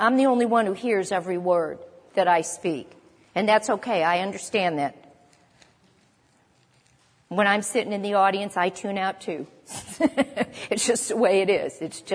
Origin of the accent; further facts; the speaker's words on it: Ireland; Yeah, I'm Irish, so.